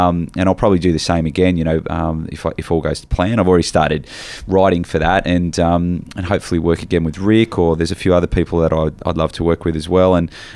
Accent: Tasmania, Australia; I grew up in Tassie

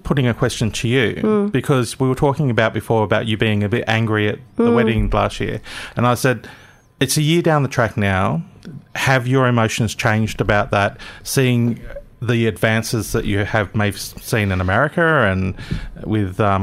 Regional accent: Gosford, New South Wales, Australia; I grew up in Gosford, which is a central coast town in New South Wales

